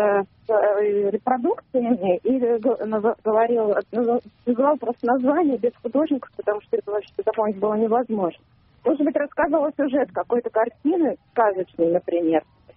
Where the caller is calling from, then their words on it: Moscow, Russia; Я звоню из Москвы